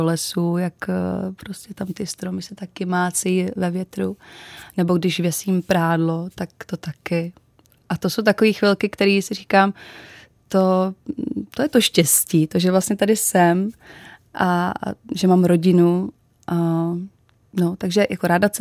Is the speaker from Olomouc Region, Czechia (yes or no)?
no; Vysočina Region, Czechia; nejradši jsem u rodičů na Vysočině, odkud pocházím.